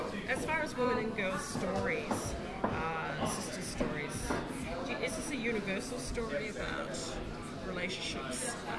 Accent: New Zealand; Yes. Yes, I mean, I'm from New Zealand or Aotearoa

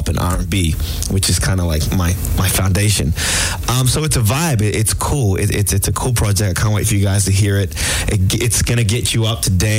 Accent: Nigeria; Like, I'm Nigerian

